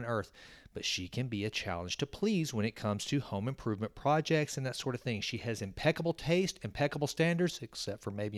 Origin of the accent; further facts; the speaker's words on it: Sulphur Springs, Texas, United States; whenever I was growing up, I grew up in Sulphur Springs.